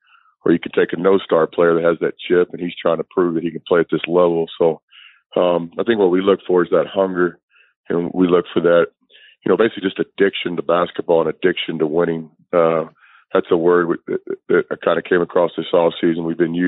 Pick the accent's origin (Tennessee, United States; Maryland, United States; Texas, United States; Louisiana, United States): Texas, United States; Irving; Just where I grew up in Irving, that's what we played.